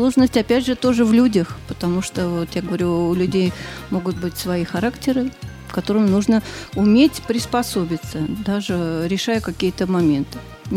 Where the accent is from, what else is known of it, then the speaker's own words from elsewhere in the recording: Susanino, Leningrad Oblast, Russia; И вообще я горжусь, что я родилась в Сусанино.